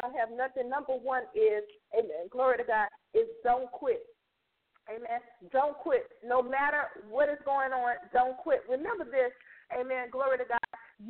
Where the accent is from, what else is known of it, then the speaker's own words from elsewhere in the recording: New Orleans, Louisiana, United States; I'm from New Orleans, so sometimes when I say stuff, it's not going to be the way you say it, okay?